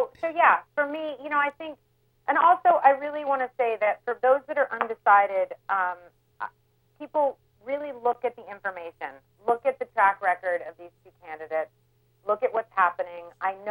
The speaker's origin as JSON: {"language": "English", "country": "United States", "said": "But I am an American, and I am a woman"}